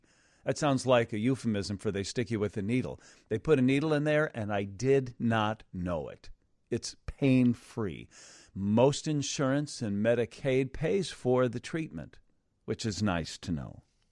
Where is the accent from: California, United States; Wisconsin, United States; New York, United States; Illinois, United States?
Illinois, United States; Chicago; And as a Chicagoan and a bit of a baseball fan, I'm not a crazy baseball fan